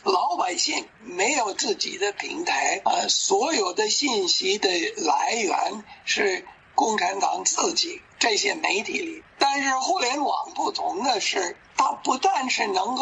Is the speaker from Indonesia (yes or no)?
no; China; 我们作为中国人都能够发泄我们的民族主义